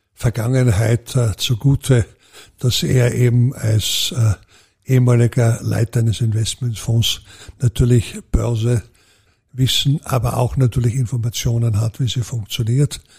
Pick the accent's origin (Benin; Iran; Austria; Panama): Austria; Styria; Und wenn Sie so wollen, ich erwähne immer als Steirer den Hinweis, nicht, denken Sie an Red Bull.